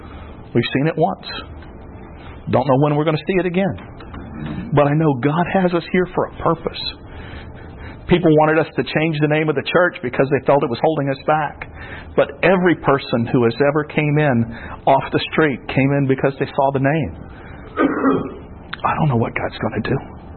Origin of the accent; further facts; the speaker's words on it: Florida, United States; now in Vermont, United States; I grew up in Florida, consider myself a Floridian. But if Lord tarries, by our next anniversary, I will have lived in Vermont longer than I ever lived in Florida.